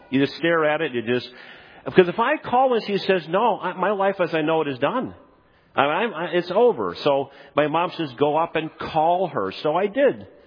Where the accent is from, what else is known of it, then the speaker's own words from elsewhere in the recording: Utica, New York, United States; I was born in Utica, New York in 1955.